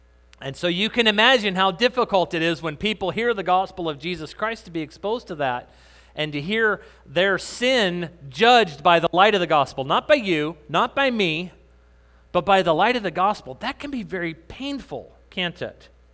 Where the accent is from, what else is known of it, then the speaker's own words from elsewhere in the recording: New Mexico, United States; also born or lived in Texas; we used to live in Texas, I grew up in New Mexico.